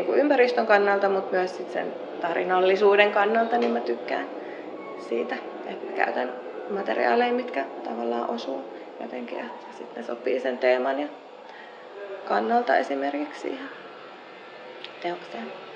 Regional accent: Helsinki, Uusimaa, Finland; Helsingistä on muuttanut 7 vuotta sitten. Et me asuttiin silloin Käpylässä.

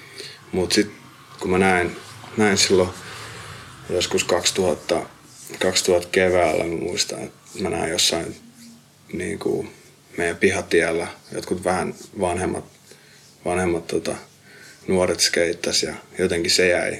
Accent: Lohja, Uusimaa, Finland; mä oon kotoisin Lohjalta

